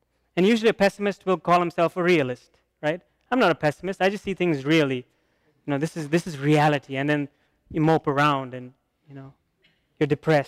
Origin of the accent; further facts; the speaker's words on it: India; because I come from India and we have various outlooks on life, various philosophies.